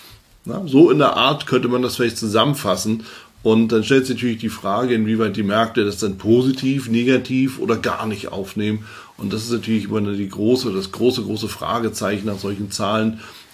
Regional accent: Hamburg, Germany; ganz frisch aus Hamburg, aus Deutschland.

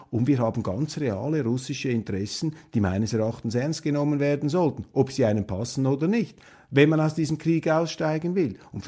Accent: Switzerland; Ja, als Schweizer kann ich da nur sagen

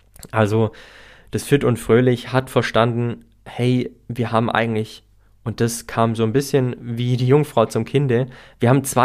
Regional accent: Herrenberg, Baden-Württemberg, Germany; an einem Ort in meiner Heimatstadt Herrenberg an unserem Marktplatz

